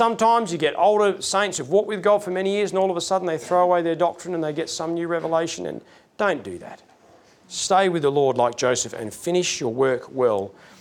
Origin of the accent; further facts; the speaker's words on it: Australia; I'm actually shocked and I'm actually ashamed as an Australian citizen at the anti-Semitic rallies that are being held and the people marching in the streets of Sydney and Melbourne